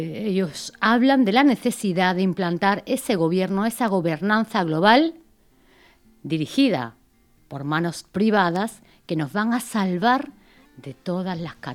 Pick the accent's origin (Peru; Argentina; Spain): Spain; Andalusia; Estáis hablando de gente de mi tierra, de Andalucía